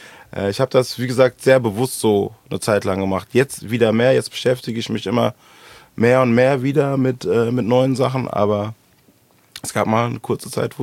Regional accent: Frankfurt, Hesse, Germany; born there; Ich bin geboren in Ginnheim, im Markus Krankenhaus.

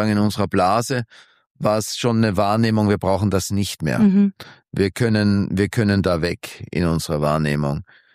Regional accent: Austria

